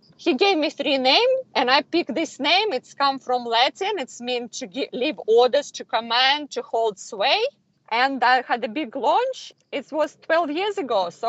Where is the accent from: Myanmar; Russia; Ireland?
Russia; English is a second language; moved away as an adult; It was a fluke. I came from Russia to study English for 6 months. I didn't speak one word of English and it was a big problem.